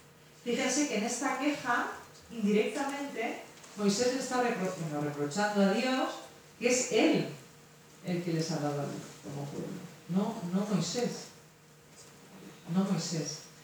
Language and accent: Spanish; Canary Islands, Spain; esto es de Canarias, yo soy de Canarias y va a una hora menos.